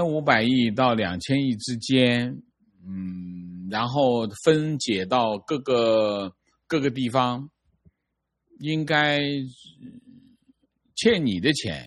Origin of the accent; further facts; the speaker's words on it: Taiwan; 作为一个台湾人，对文革没有实感，但白色恐怖是父辈深刻的记忆